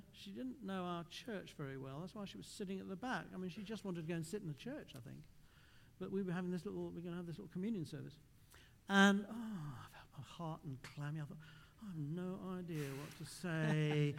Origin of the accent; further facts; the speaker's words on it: London, United Kingdom; I'm from London.